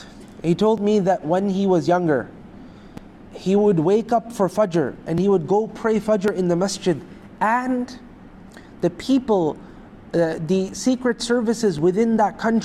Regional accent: Canada; because I'm from Canada, nobody's going to get bothered there.

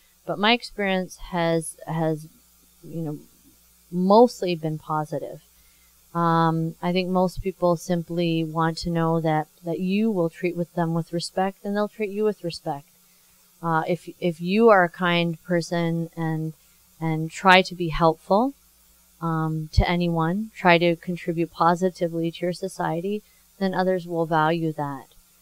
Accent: Canada; also born or lived in France; I grew up in Canada

